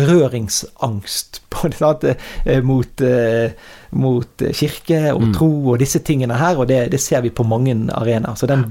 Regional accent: Vestland, Norway; jeg kommer ned fra Strilalandet her

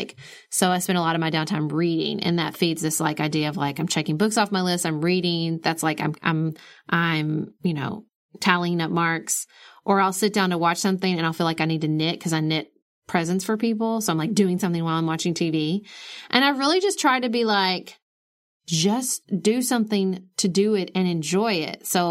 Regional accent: Paducah, Kentucky, United States; because I come from Paducah is a very artistic community.

